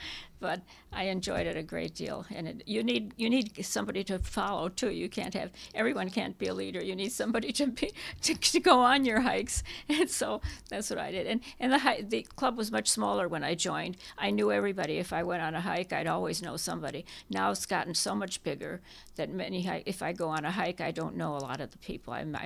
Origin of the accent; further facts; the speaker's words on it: Cleveland, Ohio, United States; I was born in Cleveland. I grew up in Cleveland, not where I am now. I live in Cleveland Heights, but I was born in Cleveland on 137th and Kinsman.